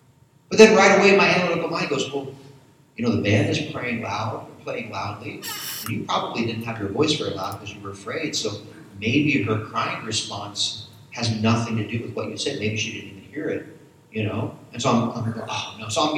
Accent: East Coast, United States; but where I was raised in the East Coast, it's just a total melting pot.

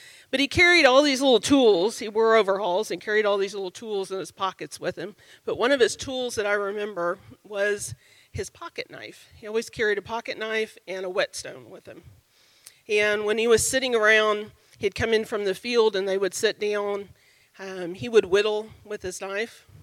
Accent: Oklahoma, United States; I was from Oklahoma. I was the only person from Oklahoma.

